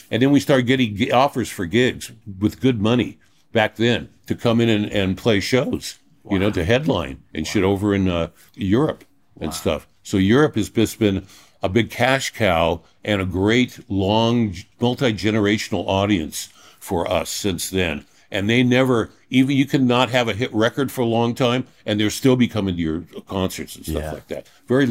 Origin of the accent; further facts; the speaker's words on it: Reseda, California, United States; I grew up in Reseda until I was five.